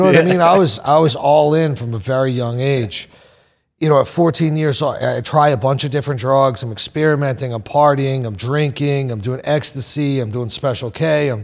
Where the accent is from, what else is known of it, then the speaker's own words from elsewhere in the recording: Boston, Massachusetts, United States; My story is this. I grew up outside of Boston.